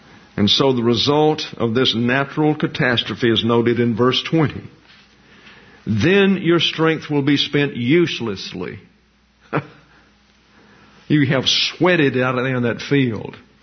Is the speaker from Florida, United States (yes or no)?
no; Alabama, United States; I am from Lower Alabama, and I grew up in the city. I'm a city person.